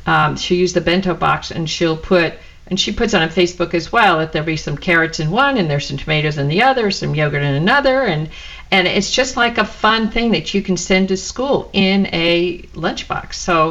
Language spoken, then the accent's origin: English; New York, United States; We always had them when I was young. I grew up in New York area.